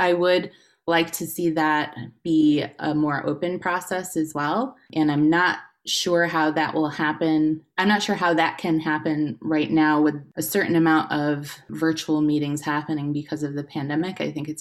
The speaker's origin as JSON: {"language": "English", "town": "Utica", "region": "New York", "country": "United States", "tie": "born or raised there", "said": "I grew up in Utica and went to Proctor High School."}